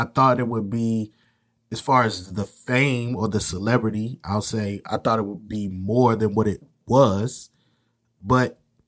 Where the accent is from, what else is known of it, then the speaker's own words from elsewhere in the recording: Virginia, United States; moved away as an adult; now in North Carolina, United States; I grew up in Virginia, came down to North Carolina for college when I was 18.